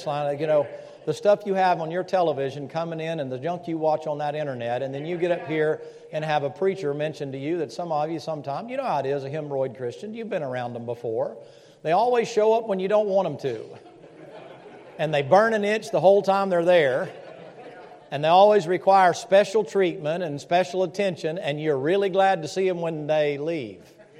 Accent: Tennessee, United States; I mean, I'm from Tennessee, that's true, and I like that kind of a bluegrassy sort of feel, that's true.

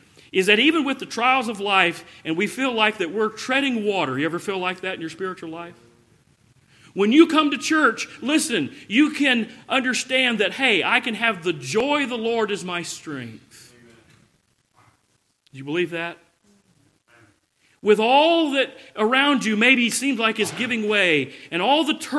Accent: the South, United States; Now, something that you'll find down here in the South, and I can speak because I'm a Southerner, okay?

